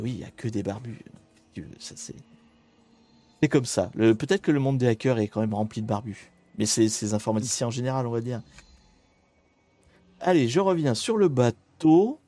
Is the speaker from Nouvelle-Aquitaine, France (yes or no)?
no; Normandy, France; je suis normand d'origine, donc petite guéguerre normand-breton.